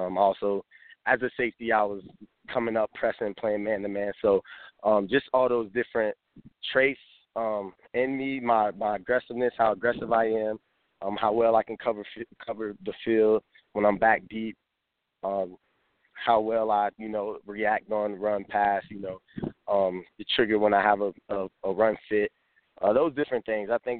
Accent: Florida, United States; I'm from Florida. My school is in Florida. We've only played teams down here in the South for the most part.

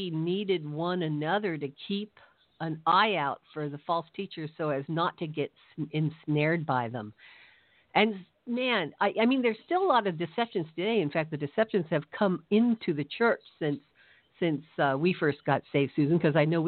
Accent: West Coast, United States; I met my husband, who had an apologetics ministry on the East Coast, and I'm from the West Coast

